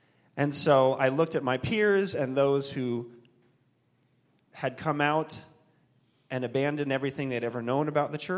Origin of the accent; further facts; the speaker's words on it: Nebraska, United States; Growing up in Nebraska, my understanding of the LGBT community only came from what I saw in the media